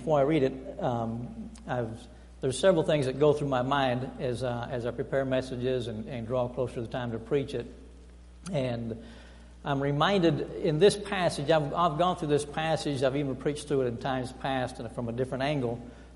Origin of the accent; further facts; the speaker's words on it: Iowa, United States; And I'm from Iowa originally, and so we don't have peach orchards out there. We have corn, we have hogs, but we don't have any peach orchards.